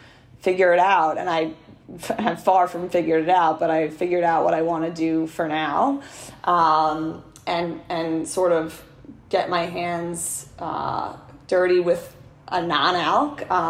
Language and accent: English; New York City, New York, United States; inspired by my hometown, which is Rockaway Beach, Queens, which is such a unique place because it's a city. It's a city beach. It's a beach on the Atlantic Ocean in New York City.